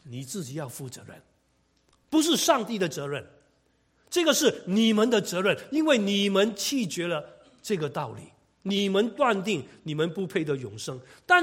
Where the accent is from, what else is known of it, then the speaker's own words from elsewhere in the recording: China; 如果没有这一段的经文，可能我们中国人到现在还在救恩的门外